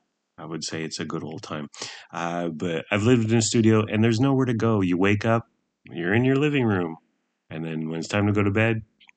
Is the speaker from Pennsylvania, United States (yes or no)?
no; San Diego, California, United States; So I'm from the Tony suburbs in San Diego, and we had a swim and tennis club.